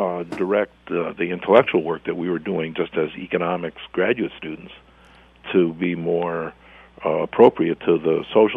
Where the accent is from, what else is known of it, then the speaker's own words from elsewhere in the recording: Detroit, Michigan, United States; now in New York City, United States; I grew up in Detroit. You know, it was an auto town, it was a Teamster town, it was a UAW town, and you know, we just knew what labor meant.